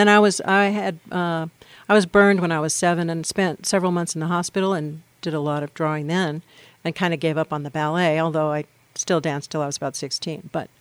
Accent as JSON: {"language": "English", "town": "St. Louis", "region": "Missouri", "country": "United States", "tie": "born or raised there", "said": "Well, I grew up mostly in St. Louis."}